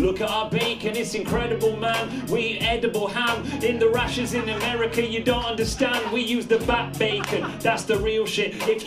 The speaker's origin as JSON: {"language": "English", "country": "United Kingdom", "said": "look, I'm from Britain."}